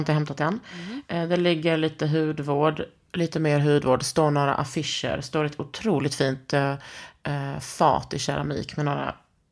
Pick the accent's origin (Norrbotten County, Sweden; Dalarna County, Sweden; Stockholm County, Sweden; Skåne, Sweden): Skåne, Sweden; Jag är från Skåne, inte Norge.